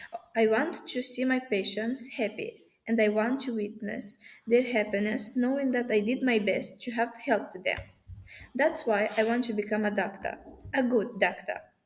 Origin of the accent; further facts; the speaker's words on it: Moldova; I am from Moldova.